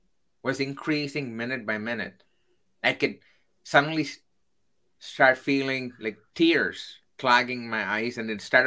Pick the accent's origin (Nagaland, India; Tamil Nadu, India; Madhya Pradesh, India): Tamil Nadu, India; Chennai; So I come from Chennai, which is in the southern part of India.